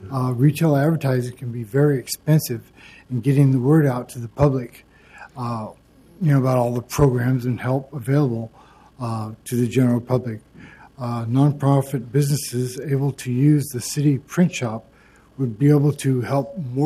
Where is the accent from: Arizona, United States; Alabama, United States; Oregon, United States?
Oregon, United States; Portland; born there; I was born in Portland 57 years ago.